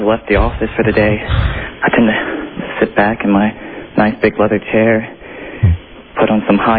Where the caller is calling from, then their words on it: Virginia, United States; Oh, I'm calling you from Virginia.